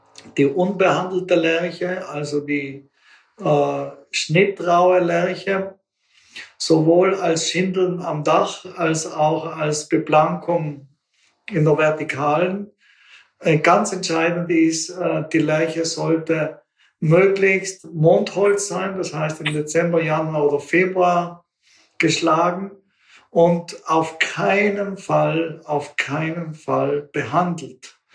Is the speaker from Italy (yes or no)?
yes; Bolzano, Trentino-Alto Adige, Italy; das Symbol meiner Heimatstadt Bozen, verfärbt sich rosa